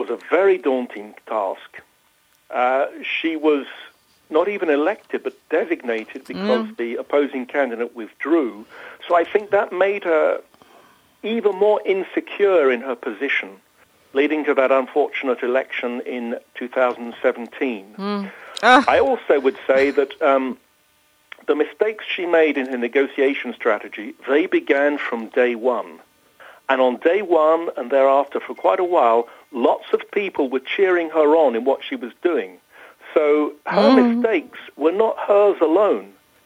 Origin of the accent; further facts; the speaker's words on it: United Kingdom; now in Paris, France; Well, we are British Conservatives in Paris.